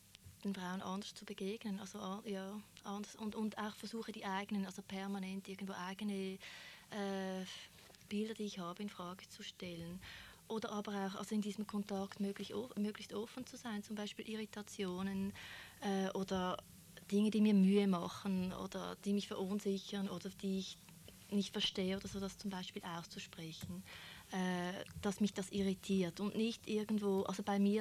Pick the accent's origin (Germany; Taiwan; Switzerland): Switzerland; Ich wurde zuerst angestellt als Schweizerin